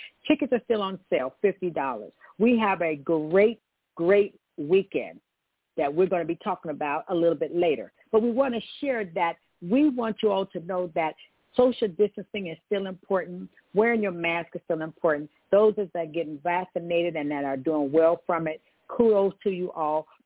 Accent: Gary, Indiana, United States; Northwest Indiana, Gary, Indiana, that is my hometown, GI for life.

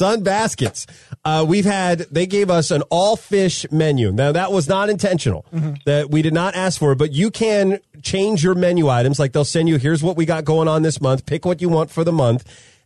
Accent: Modesto, California, United States; we used to ride our bikes to the Video King, which is like a Blockbuster Hollywood Video in my hometown of Modesto.

